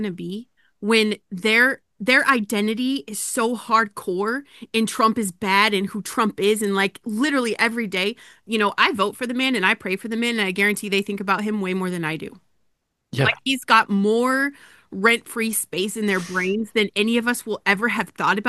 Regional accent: Colorado, United States; Common sense is gone in my home state. It's heartbreaking.

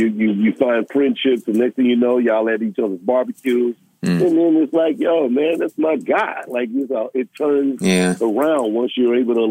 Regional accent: St. Louis, Missouri, United States; because I came in from St. Louis and I was a little corporate.

